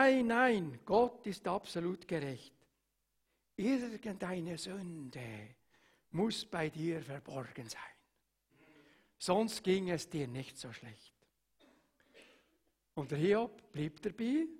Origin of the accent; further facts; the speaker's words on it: Switzerland; born there; Ich kann ja nichts dafür, dass ich in der Schweiz geboren bin.